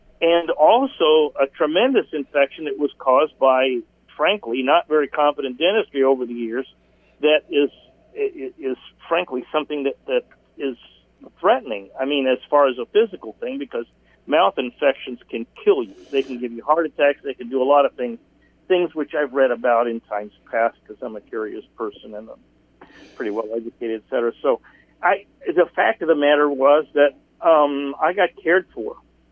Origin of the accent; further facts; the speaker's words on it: United States; first language Italian; English is a second language; Well, I'm an Italian-American. My first language was Italian